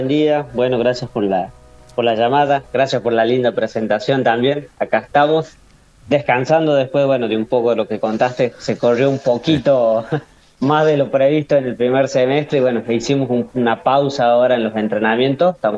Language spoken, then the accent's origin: Spanish; Tucumán, Argentina; En Tucumán, de donde yo vengo de un pueblo donde generalmente la actividad física no existía en ese momento